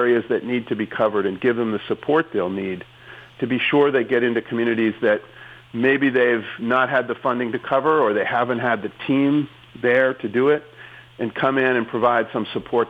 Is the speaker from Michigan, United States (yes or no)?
no; Boston, Massachusetts, United States; I'm from Boston, so that was where I always wanted to work.